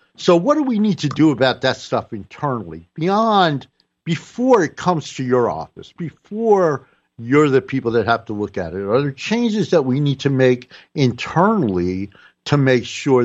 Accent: New Jersey, United States; You know, I was raised in North New Jersey, and there neighborhood politics was everything.

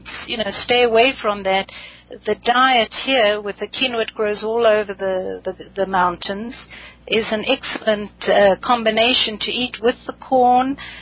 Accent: South Africa; I come from South Africa

